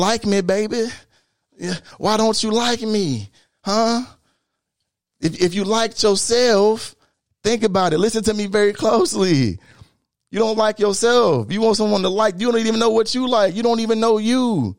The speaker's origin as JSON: {"language": "English", "region": "Illinois", "country": "United States", "said": "Now, of course, I'm from Illinois."}